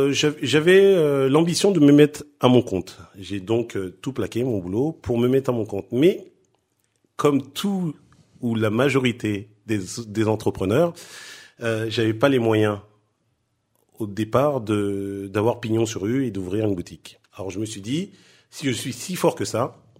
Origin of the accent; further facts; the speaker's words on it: Champigny-sur-Marne, Île-de-France, France; also born or lived in Cameroon; Je suis natif du Cameroun. Mmh. Mes parents ont émigré en France en 82. On a atterri à Champigny-sur-Marne, dans les cités, dans les quartiers difficiles. D'où mon installation aujourd'hui à Champigny